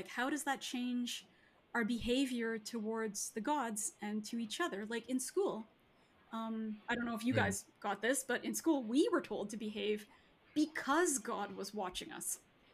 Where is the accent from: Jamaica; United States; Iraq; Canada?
Canada; born there; I was born in Canada, but even when I'm back with family in Toronto, like, I feel white. I'm not Guyanese enough. Yeah. I'm not Caribbean enough.